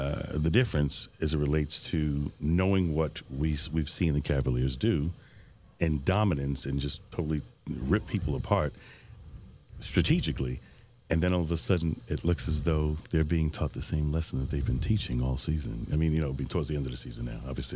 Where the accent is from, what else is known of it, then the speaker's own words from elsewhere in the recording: New York, United States; It's where I grew up in New York.